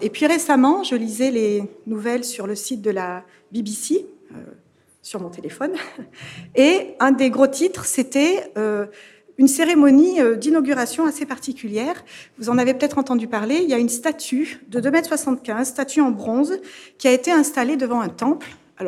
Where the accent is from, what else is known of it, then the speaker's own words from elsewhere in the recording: Normandy, France; Je viens de Normandie, où on a un centre de vacances.